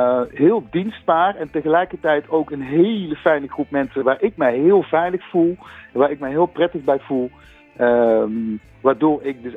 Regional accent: Limburg, Netherlands; kom ik uit Limburg, Midden-Limburg.

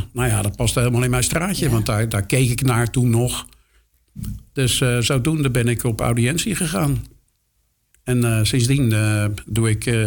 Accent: Rotterdam, South Holland, Netherlands; Ik ben geboren naast de Kuip in een ziekenhuis. Op Zuid dus.

